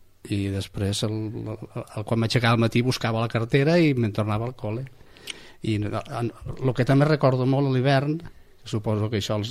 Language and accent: Catalan; La Pobla de Massaluca, Catalonia, Spain; born there; jo vaig néixer a la Pobla de Massaluca, això està a la Terra Alta, partim amb l'Aragó, o sigui, el poble que tenim al nord i el poble que tenim al... a l'est són ja de Saragossa, que és Falló i Nonasp